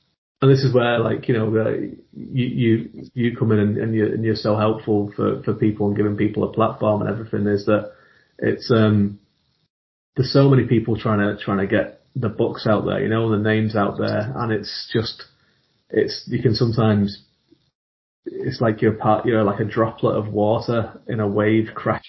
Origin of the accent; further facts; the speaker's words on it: North West England, United Kingdom; I grew up in England in the 80s, and I grew up in the northwest of England, which is like the Manchester area, so it's where it just kind of touches Wales, and there's a lot of Celtic influence there